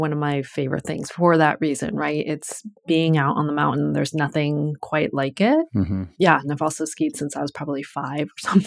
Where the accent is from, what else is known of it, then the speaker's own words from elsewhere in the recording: Connecticut, United States; So as I just mentioned, I grew up in Connecticut. My dad was a neurosurgeon.